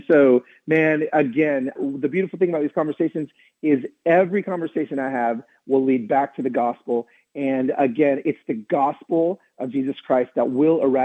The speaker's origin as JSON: {"language": "English", "region": "the South", "country": "United States", "tie": "born or raised there", "said": "growing up in the South, I just saw all of the not only blatant racism"}